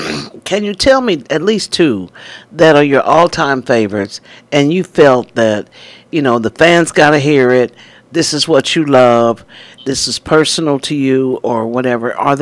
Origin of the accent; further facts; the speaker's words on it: Kansas, United States; I see that you're from the Show Me State, and I'm from Kansas, so I understand that concept of the Show Me State.